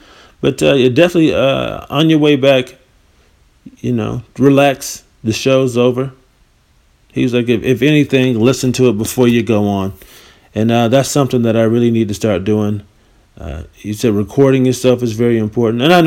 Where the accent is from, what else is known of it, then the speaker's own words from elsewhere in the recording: New York City, New York, United States; I mean, growing up in New York where you got people trying to shove mixtapes down your throat.